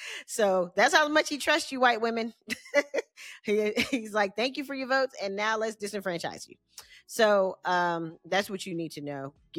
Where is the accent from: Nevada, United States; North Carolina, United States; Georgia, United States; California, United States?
Georgia, United States; like in my home state of Georgia